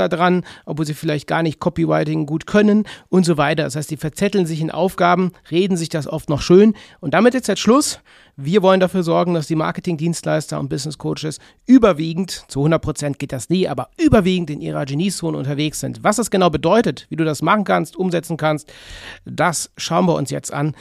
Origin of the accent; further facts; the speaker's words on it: North Rhine-Westphalia, Germany; Bei uns im Rheinland